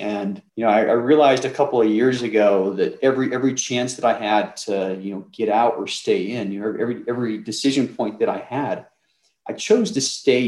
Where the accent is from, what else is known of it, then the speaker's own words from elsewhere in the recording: Salt Lake City, Utah, United States; also born or lived in Minnesota; I grew up in the Salt Lake City area, you know, went to University of Utah